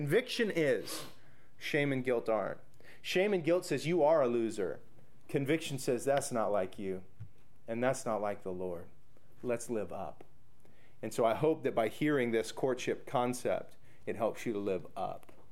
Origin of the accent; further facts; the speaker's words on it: Clovis, California, United States; And we're walking at Clovis West High School because I'm showing her around. This is my hometown. This is where I went to school.